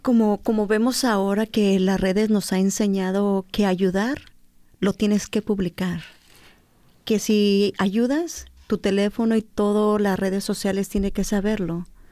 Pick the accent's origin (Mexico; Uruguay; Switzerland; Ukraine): Mexico; yo soy de México, ¿verdad? Con el simple hecho de venir a otro país